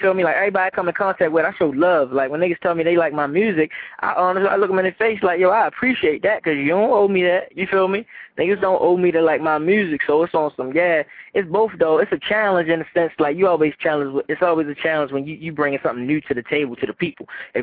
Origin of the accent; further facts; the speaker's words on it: Baltimore, Maryland, United States; I'm from Baltimore, which is a small, big city